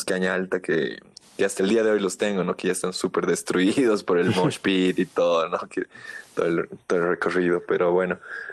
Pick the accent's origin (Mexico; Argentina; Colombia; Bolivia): Bolivia; La Paz; Yo soy de la Ciudad de La Paz, la Ciudad del Alto está mucho más arriba.